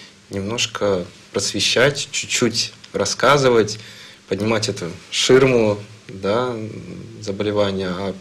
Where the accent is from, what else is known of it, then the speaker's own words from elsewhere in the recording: Saint Petersburg, Russia; Я родился в Санкт-Петербурге. У меня родители большую часть жизни прожили в Санкт-Петербурге. И, наверное, я могу о себе говорить, что Санкт-Петербург – это мой родной город.